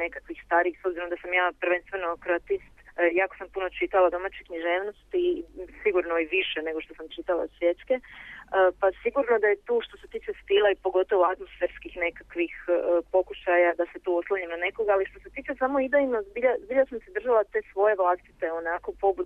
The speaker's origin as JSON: {"language": "Croatian", "town": "Zadar", "region": "Zadar County", "country": "Croatia", "tie": "born or raised there", "said": "s obzirom da sam ja rodom iz Zadra"}